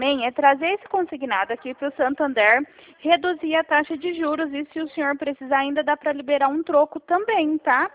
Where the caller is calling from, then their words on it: Dracena, São Paulo, Brazil; Eu sou de Dracena.